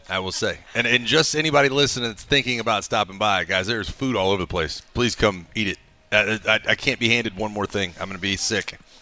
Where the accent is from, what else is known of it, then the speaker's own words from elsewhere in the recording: New Orleans, Louisiana, United States; Well, being that New Orleans is my hometown, and I loved playing against the Saints.